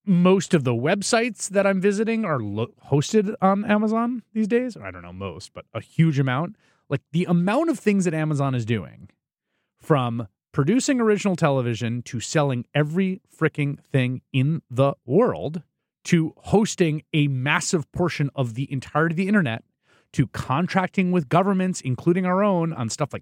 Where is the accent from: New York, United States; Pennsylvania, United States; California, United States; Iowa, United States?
New York, United States; New York City; also born or lived in Chicago / Washington, D.C.; I'm actually from New York City. I'm a city kid, born and raised in the Bronx, and I've always been a city denizen